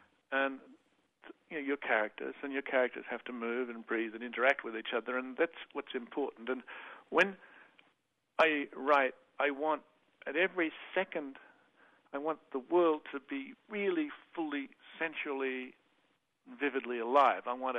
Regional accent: Australia; which, being an Australian, I'd never learned.

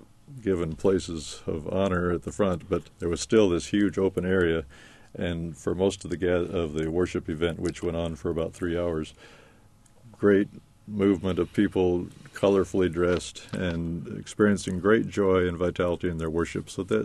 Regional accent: Nebraska, United States; I grew up in Nebraska.

